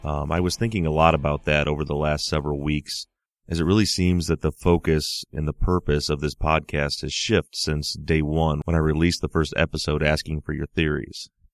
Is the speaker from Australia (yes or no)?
yes; Melbourne, Victoria, Australia; now in London, United Kingdom; living for the last 6 years in London, I'm from Melbourne, Australia